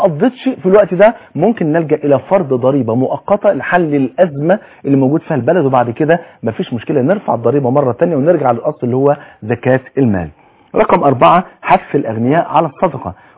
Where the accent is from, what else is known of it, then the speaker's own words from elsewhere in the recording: Egypt; احنا كمصريين وكمسلمين